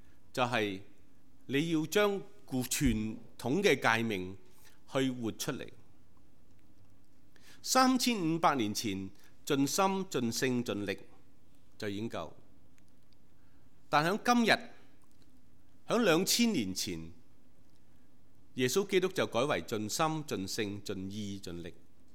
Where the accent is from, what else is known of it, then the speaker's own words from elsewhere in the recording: Shunde, Guangdong, China; 我是顺德人，有些是佛山人，是吗？其实我们都用什么话的？我们都用广东话的。